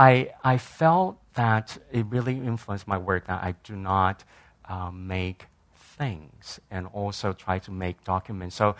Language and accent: English; Taiwan; when I was growing up in Taiwan, I was watching things like